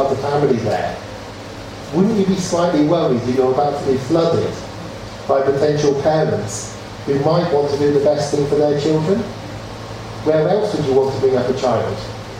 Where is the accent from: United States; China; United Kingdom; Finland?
United Kingdom; England; which basically probably is because I'm English